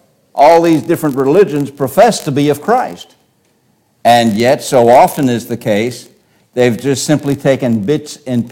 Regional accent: United States; born there; I am very thankful that I was born in America, that I've got to enjoy all the blessings of America

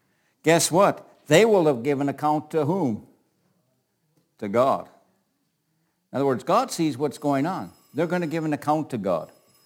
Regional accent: United States; and by the way, I am so grateful I'm American, so don't misconstrue this.

